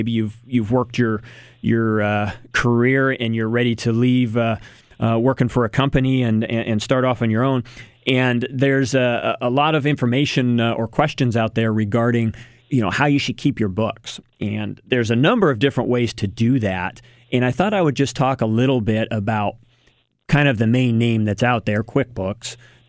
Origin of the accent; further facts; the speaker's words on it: Eugene, Oregon, United States; also born or lived in Corvallis; but I grew up in Eugene and Corvallis, so let me have my opinion, right?